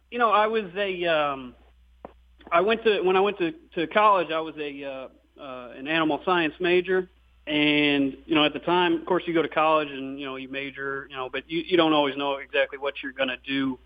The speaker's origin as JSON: {"language": "English", "town": "Medina", "region": "Ohio", "country": "United States", "said": "Especially, I mean, I'm from just south of Cleveland. I'm from Medina, Ohio, technically."}